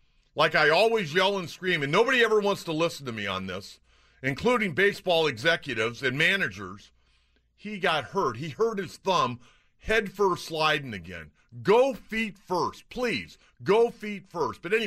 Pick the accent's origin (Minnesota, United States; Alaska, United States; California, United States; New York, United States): California, United States; San Diego; growing up in San Diego, you hate the Raiders.